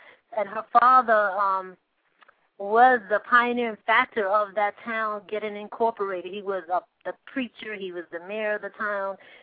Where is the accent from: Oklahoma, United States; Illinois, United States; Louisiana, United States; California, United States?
Louisiana, United States; New Orleans; now in New York, United States; I'm from New Orleans, Louisiana. I'm here in New York